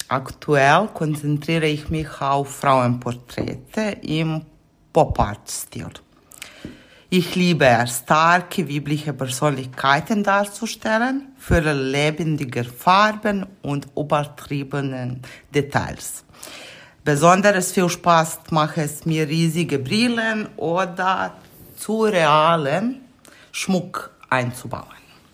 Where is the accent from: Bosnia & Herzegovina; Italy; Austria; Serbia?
Serbia; German is a second language; now in Heide, Germany; Also, ich komme ursprünglich aus Serbien. In Heide bin ich lange genug, um die allerbeste Kaffee zu entdecken.